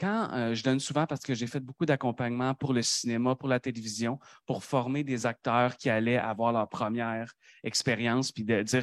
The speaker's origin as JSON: {"language": "French", "region": "Quebec", "country": "Canada", "said": "C'est parce que je suis Québécois et que je connais des Québécois que la codification culturelle des Québécois me touche."}